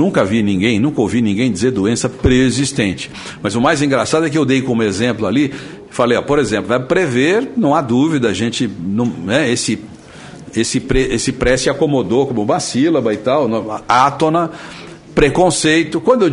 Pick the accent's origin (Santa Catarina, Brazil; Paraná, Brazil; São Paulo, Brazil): São Paulo, Brazil; Guaratinguetá; born there; eu vou vender picolé lá em Guaratinguetá, onde eu nasci, né?